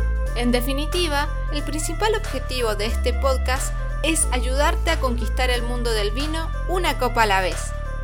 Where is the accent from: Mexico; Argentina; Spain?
Argentina; Mendoza; de Argentina, más exactamente la provincia